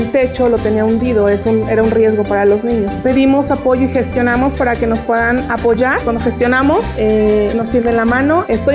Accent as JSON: {"language": "Spanish", "town": "Tula", "region": "Hidalgo", "country": "Mexico", "said": "soy de Tula Hidalgo, tengo 28 años y estamos muy orgullosos de pertenecer a esta ciudad."}